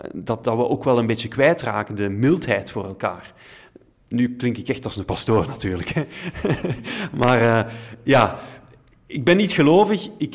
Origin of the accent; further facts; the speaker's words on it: Herent, Flemish Brabant, Belgium; Ik ben opgegroeid in Herent.